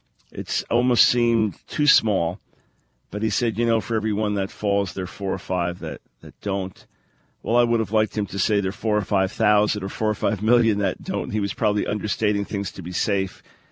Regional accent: New York, United States; I was a little ashamed, you know, being a New Yorker and being so cold.

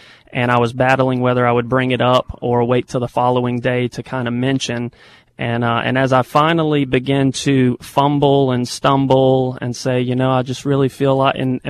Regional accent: Louisiana, United States; moved away as an adult; also born or lived in New York; Well, we're both originally from Louisiana. We had made one move prior to here.

